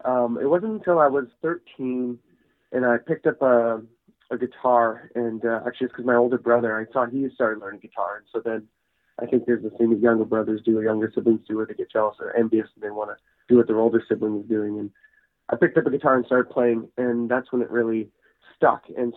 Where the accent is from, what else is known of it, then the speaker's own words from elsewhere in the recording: Victoria, British Columbia, Canada; I'm from Victoria, B.C.